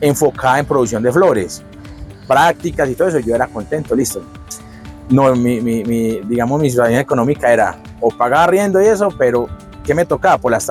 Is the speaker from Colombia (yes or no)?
yes; Fredonia, Antioquia, Colombia; Yo vengo del municipio de Antioquia, se llama Fredonia, de una vereda llamada Combia Chiquita.